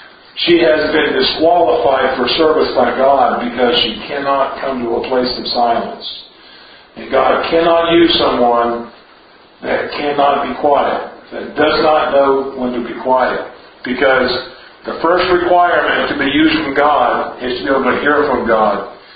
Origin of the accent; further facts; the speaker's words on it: United States; I'm just not going to say anything and see if they can tell I'm an American.